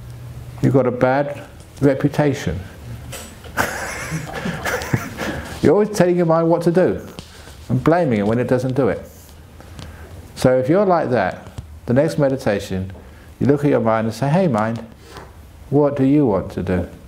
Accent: England, United Kingdom; born there; I was born in England.

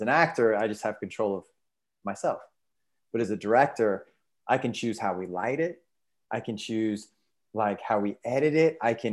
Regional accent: the South, United States; especially as a young man growing up in the South

